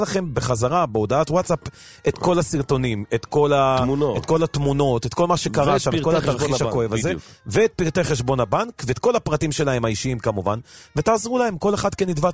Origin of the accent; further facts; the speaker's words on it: Bnei Brak, Tel Aviv District, Israel; איפה שאני גדלתי בתור ילד ברחוב חידה בבני ברק, מקום מגוריהם של ההורים